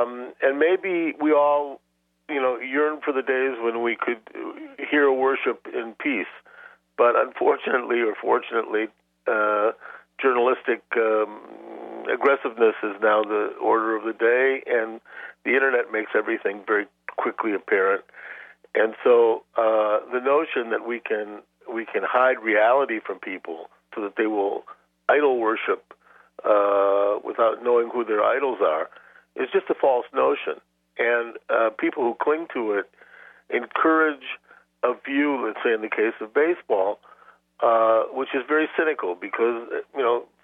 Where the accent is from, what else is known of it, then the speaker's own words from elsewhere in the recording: Detroit, Michigan, United States; And I grew up in Detroit as a Tigers fan, so, of course, I knew about Ty Cobb.